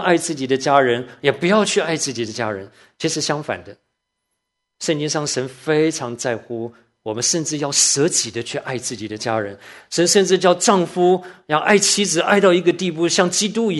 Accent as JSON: {"language": "Chinese", "country": "Taiwan", "tie": "born or raised there", "said": "我小的时候在台湾的时候"}